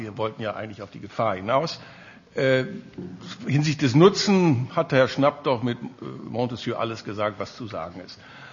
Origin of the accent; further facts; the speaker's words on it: North Rhine-Westphalia, Germany; In Nordrhein-Westfalen, meinem Heimatland, hat es eine Kommission gegeben